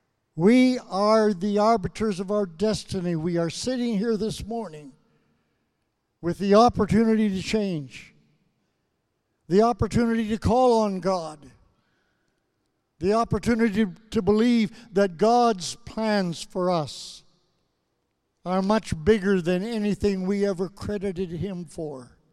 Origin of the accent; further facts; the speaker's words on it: Saskatchewan, Canada; also born or lived in Alberta; When I grew up in Saskatchewan and Alberta, nothing that I ever did could please him.